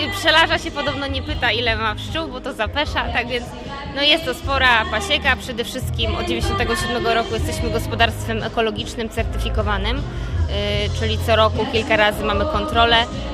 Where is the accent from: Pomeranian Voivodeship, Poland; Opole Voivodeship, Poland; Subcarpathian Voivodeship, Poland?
Pomeranian Voivodeship, Poland; Biernatki; My jesteśmy, pochodzimy z Biernatka, jest to wieś Biernatka, z zachodniej części tutaj Borów Tucholskich, za Człuchowem. Tak więc naprawdę piękne tereny, lesiste, duże zalesienie.